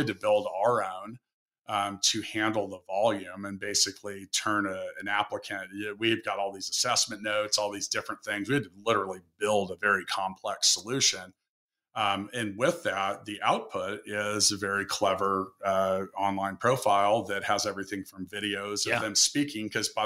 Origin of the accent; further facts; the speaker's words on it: Kansas City, Missouri, United States; And KC, that's my hometown.